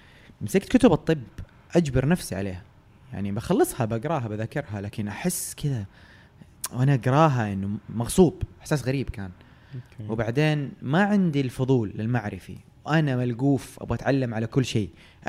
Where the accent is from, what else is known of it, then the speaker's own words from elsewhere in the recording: Jeddah, Makkah Province, Saudi Arabia; now in Riyadh, Saudi Arabia; أنا من أهل جدة، يعني تولدت وتربيت في جدة، لكن الفرص في رياض، فجات فترة نقلت رياض، كانت جاتني فرصة جيدة وعشت فيها فترة، بعدين رجعت جدة برضو لفرصة وأسباب عائلية وخاصة، والحين راجع رياض.